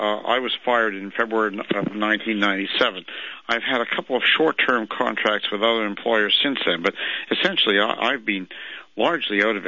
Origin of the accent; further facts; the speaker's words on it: Canada; I'm a Canadian